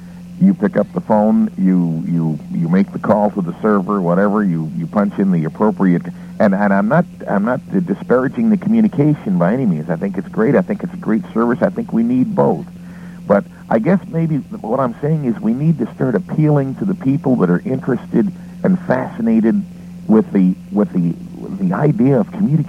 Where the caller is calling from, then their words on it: Van Alstyne, Texas, United States; calling from Van Alstine, Texas again.